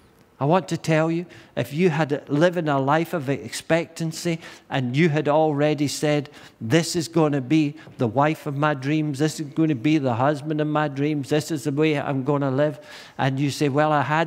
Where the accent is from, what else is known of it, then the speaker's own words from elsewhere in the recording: Dungarvan, Munster, Ireland; I was brought up in Dungarvan, and I used to go guddling fish and spearing fish and just doing all swimming in the river, building rafts, all that rope swings and all that thing.